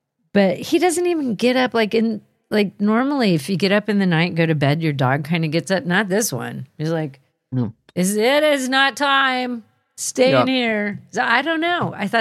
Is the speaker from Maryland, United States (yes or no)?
no; Ohio, United States; born there; now in Massachusetts, United States